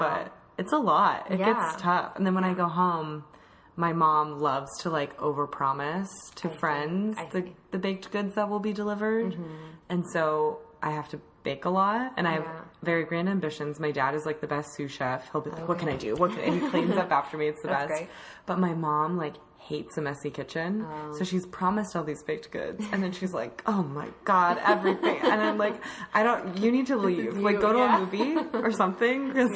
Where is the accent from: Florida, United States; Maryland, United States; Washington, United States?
Washington, United States; there's this like one nice hotel in my hometown, the Davenport